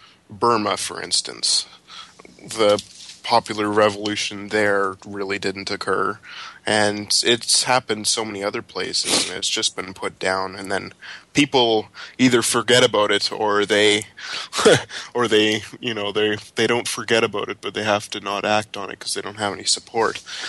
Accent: Western Canada, Canada; We're both from Western Canada. We can't be held accountable to our viewpoints.

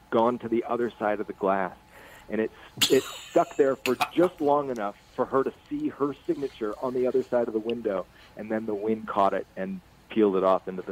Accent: Ames, Iowa, United States; now in Iowa City, United States; I grew up in Ames, Iowa, and I live 2 hours east of there now in Iowa City.

